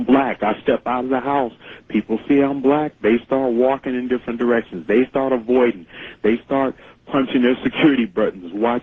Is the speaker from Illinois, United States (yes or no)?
yes; Chicago, Illinois, United States; I'm a black man here in Chicago myself, born and raised on the South Side.